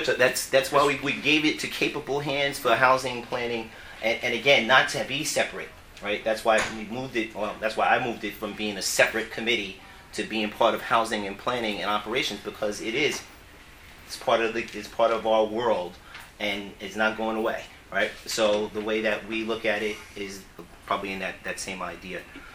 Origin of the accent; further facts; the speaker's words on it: Yonkers, New York, United States; Oh, come on. I'm from Yonkers. With my Yonkers legislator here.